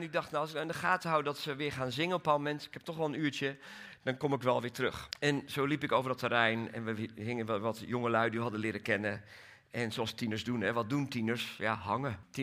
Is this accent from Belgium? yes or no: yes; Belgium; born there; Ik ben geboren in België.